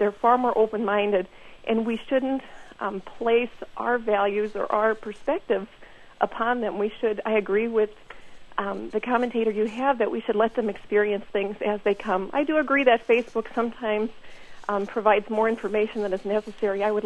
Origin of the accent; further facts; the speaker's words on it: Iowa, United States; We're from the Midwest. We're from Iowa.